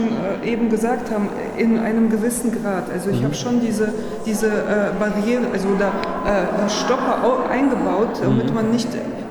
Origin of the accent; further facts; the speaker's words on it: Cologne, North Rhine-Westphalia, Germany; ich komme aus Köln.